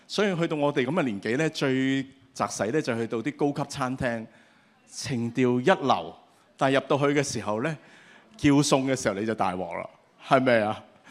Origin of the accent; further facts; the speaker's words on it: Hong Kong; 但是我們香港人就很容易理解的，是不是？